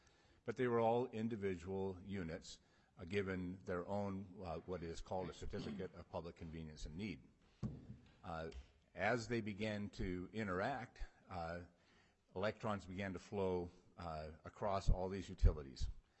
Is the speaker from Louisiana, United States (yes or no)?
no; Alaska, United States; Being born and raised on the rail belt, me and Anna being my hometown, I can remember a time when we were not connected to a power base either from Fairbanks or Anchorage.